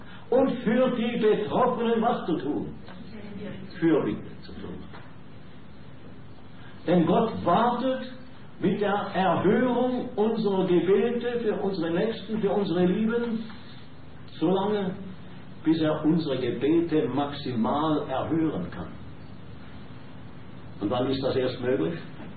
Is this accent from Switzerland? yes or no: yes; Switzerland; als Schweizer freue ich mich natürlich, die Ehre zu haben